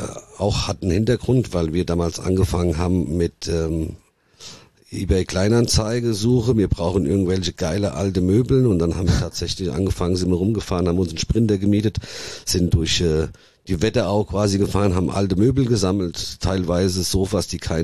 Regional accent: Southern Italy, Italy; accent: Hessian; Ich habe den Dialekt ganz gut drauf. Wir kommen aus Süditalien. Den Dialekt kann ich super. Das rein Italienische ist sehr schwierig. Ihr hört ja auch, dass ich einen hessischen Dialekt habe.

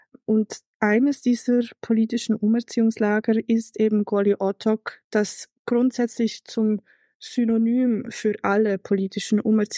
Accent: Basel, Basel-Stadt, Switzerland; Ich bin aus Basel.

